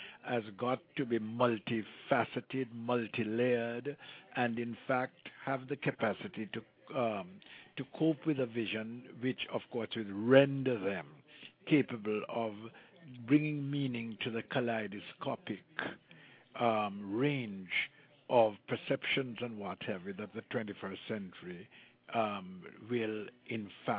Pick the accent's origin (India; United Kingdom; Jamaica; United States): Jamaica; first language Jamaican Patois; English is a second language; I'm speaking to you in what may sound like standard English, but that wasn't my first language. It still isn't. My first language is Jamaica talk.